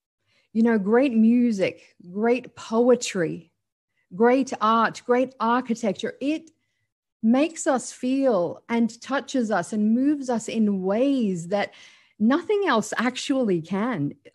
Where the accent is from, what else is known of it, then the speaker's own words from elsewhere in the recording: Sydney, New South Wales, Australia; I'm an Arab Australian. So I'm from an Arab background and I grew up in Australia, in Sydney.